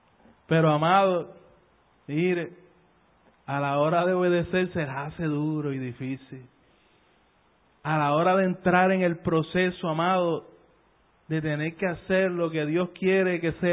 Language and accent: Spanish; Puerto Rico; Esto es como buen puertorriqueño, lo estoy poniendo, le estoy dando sazón para que usted se lo disfrute en esta noche.